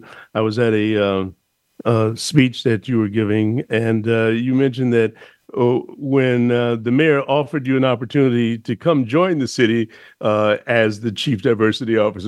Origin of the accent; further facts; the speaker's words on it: Chicago, Illinois, United States; now in New York, United States; I had the same feeling when I came from Chicago to New York. It was like, wow, you know, I'm in New York, you know.